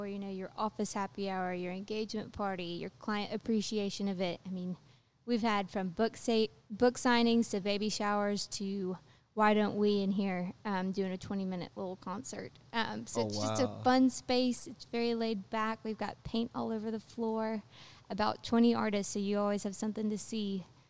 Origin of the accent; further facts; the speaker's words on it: Roswell, Georgia, United States; So I'm from Roswell, and I have a twin sister that went to Georgia